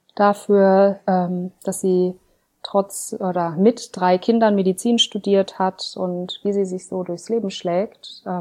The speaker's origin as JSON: {"language": "German", "region": "North Rhine-Westphalia", "country": "Germany", "tie": "born or raised there", "said": "Meine Heimat ist nirgendwo. Aufgewachsen bin ich im Ruhrgebiet"}